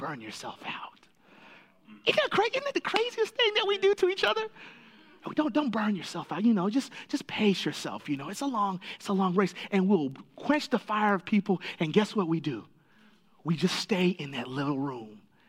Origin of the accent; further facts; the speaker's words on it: Tennessee, United States; I grew up in Tennessee, it's real, okay?